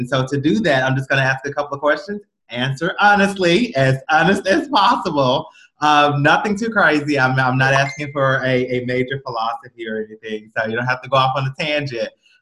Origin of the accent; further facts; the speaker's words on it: the South, United States; Well, I mean, I am from the South.